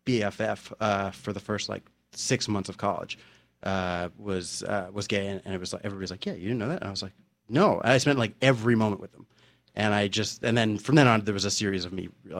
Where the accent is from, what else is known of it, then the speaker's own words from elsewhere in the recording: South Orange, New Jersey, United States; I grew up in South Orange, New Jersey.